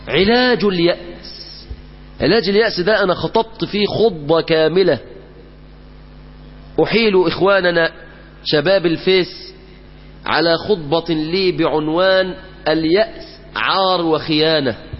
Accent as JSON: {"language": "Arabic", "town": "Mansoura", "region": "Dakahlia", "country": "Egypt", "tie": "born or raised there", "said": "الولد اللي في بلدنا المنصورة ماشي حاطط ايده على كتف واحد،"}